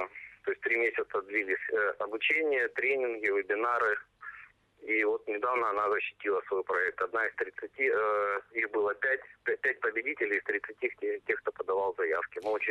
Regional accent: Donetsk, Donetsk Oblast, Ukraine; born or raised there; moved away

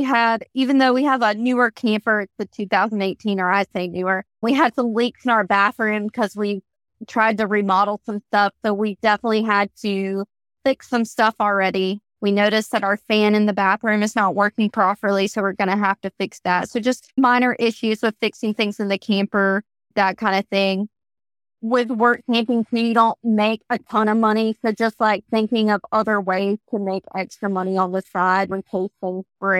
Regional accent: Greenville, South Carolina, United States; Yes, I'm actually from Greenville, South Carolina, and Ashton is from Aiken, South Carolina.

